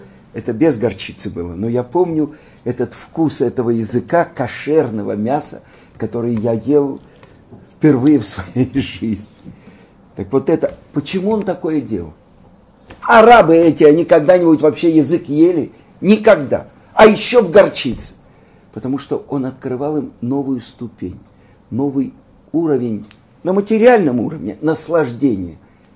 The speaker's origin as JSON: {"language": "Russian", "country": "Russia", "said": "Ну, я из России"}